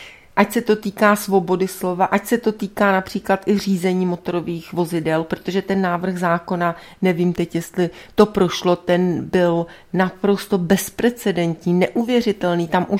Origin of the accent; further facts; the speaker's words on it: Prague, Czechia; To je moje město, moje rodné město. Já mám přece právo tady žít